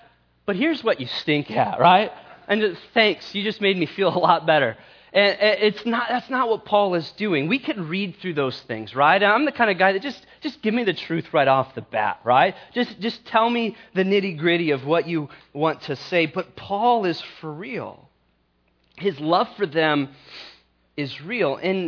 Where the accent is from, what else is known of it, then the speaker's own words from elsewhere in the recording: Iowa, United States; I'm from the Midwest. I'm from Iowa. And we have tornadoes and natural disasters, and we have flooding.